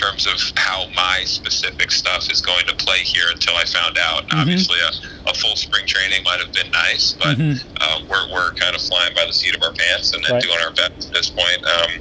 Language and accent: English; Philadelphia, Pennsylvania, United States; now in Los Angeles, United States; we're from Philadelphia, but we moved to Los Angeles a couple years ago